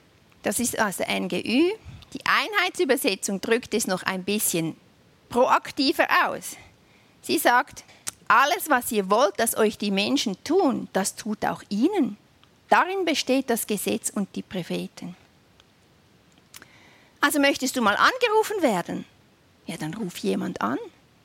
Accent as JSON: {"language": "German", "country": "Switzerland", "said": "Obwohl wir als Schweizer in Italien immer noch eigentlich positiv ungerecht behandelt wurden."}